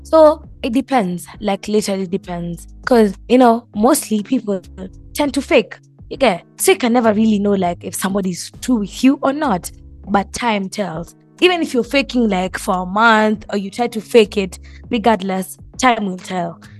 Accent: Kenya; So I'm Kenyan.

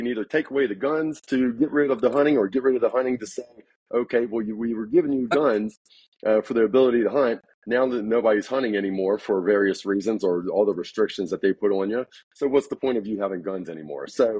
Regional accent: Winchester, Virginia, United States; now in Denver, United States; I'm from Winchester, Virginia, originally. And now I've been in Denver, Colorado for about 16 years now.

